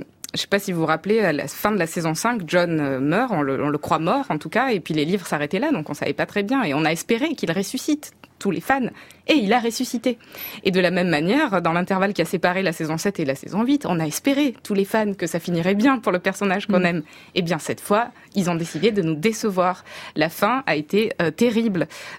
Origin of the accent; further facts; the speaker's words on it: Marseille, Provence-Alpes-Côte d'Azur, France; Je suis marseillaise. J'ai fait des études à Paris.